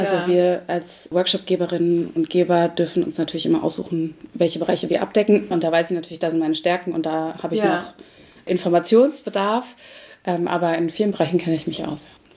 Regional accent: Rhineland-Palatinate, Germany; gedruckt ist in Ton aus dem Westerwald, wo ich herkomme.

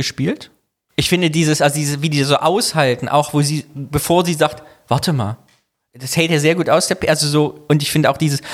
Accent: Thuringia, Germany; Das ist einer meiner Kindheitserinnerungen. Wir hatten bei uns in Thüringen immer so einen Holzperlenvorhang

